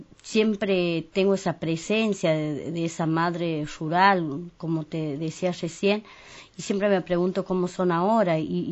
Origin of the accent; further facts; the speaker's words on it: Los Pedrazas, Catamarca, Argentina; Soy oriunda de Los Pedrazas, toda mi familia es